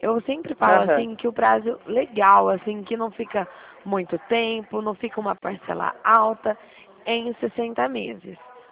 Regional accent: Presidente Prudente, São Paulo, Brazil; Eu sou de Presidente Prudente, minha cidade.

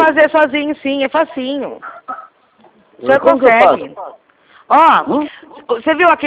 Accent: Rio Claro, São Paulo, Brazil; Eu sou de Rio Claro

